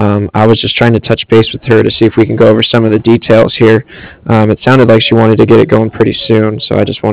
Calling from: Cardiff, Wales, United Kingdom; I'm actually calling from Cardiff.

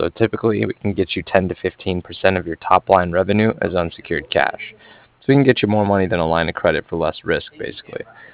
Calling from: Cardiff, Wales, United Kingdom; I was just calling from Cardiff

